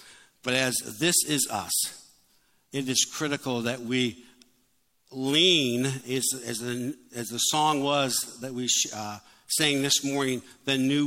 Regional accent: Detroit, Michigan, United States; maybe because I'm from Detroit, the term the big three.

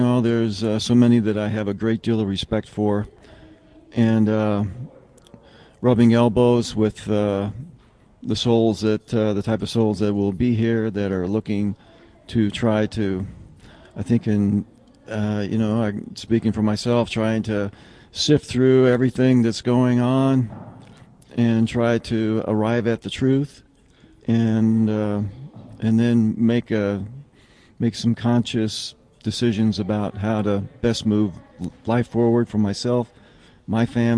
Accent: Fort Collins, Colorado, United States; I'm from Fort Collins, Colorado

